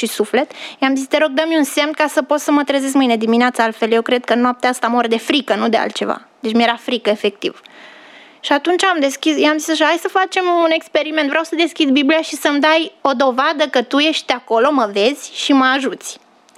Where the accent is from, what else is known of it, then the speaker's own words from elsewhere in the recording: Romania; el știa că eu nu eram din România și nu aveam asigurare, nu aveam card de sănătate, eu eram turist în țara mea.